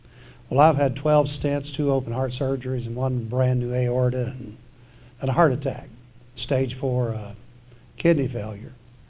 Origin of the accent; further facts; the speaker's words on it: Dover, Arkansas, United States; I'm from Dover, Arkansas.